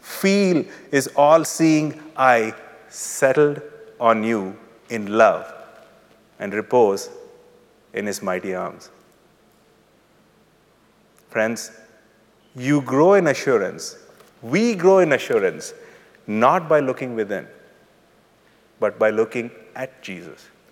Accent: India; Because I'm from India

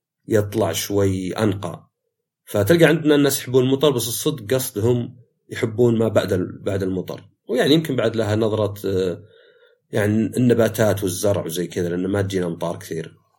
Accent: Saudi Arabia; يمكن مين من عندنا في السعوديه يعني تحس عندنا احنا حر

